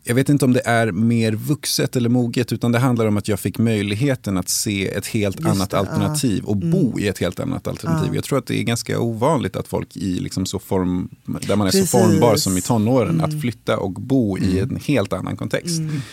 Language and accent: Swedish; Uppsala, Uppsala County, Sweden; så jag är uppvuxen i Uppsala i ett område och var den enda som var från det området i Uppsala